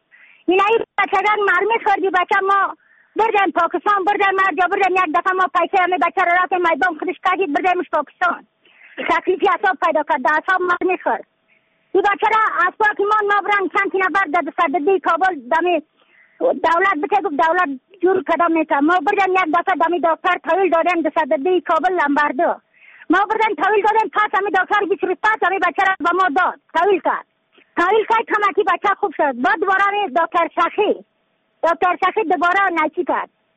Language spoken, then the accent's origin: Persian; Badakhshan, Afghanistan; از بدخشان هستم مرکز بدخشان سوالی اقلی پایان